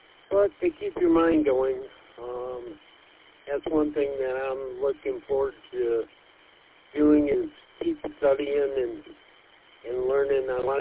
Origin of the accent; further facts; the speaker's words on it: Elyria, Ohio, United States; I'm from Elyria, Ohio, which is up near Cleveland